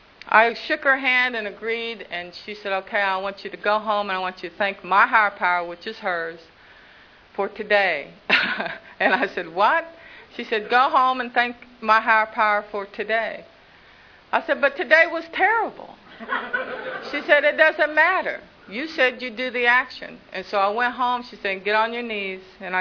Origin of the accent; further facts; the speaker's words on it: Tulsa, Oklahoma, United States; And I said, oh, I believe in God. I was raised in Tulsa.